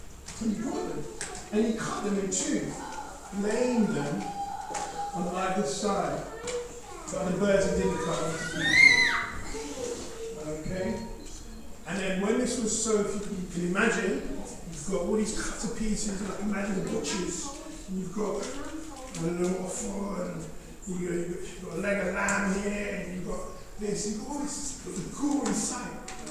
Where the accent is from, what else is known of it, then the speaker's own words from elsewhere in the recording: Ghana; I'm from Ghana